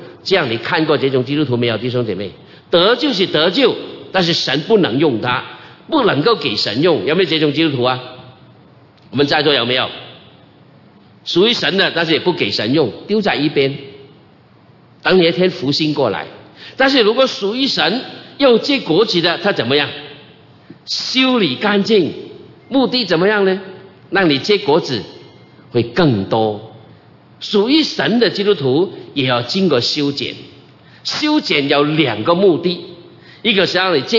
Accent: Nanhai, Guangdong, China; 我是什么人？标准的广东人，广东南海。结果你们中间有位弟兄跟我一样的，广东南海，姓关的，同个乡下的哈

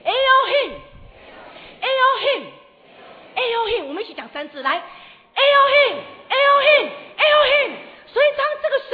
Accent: Taiwan; 我从台湾来。

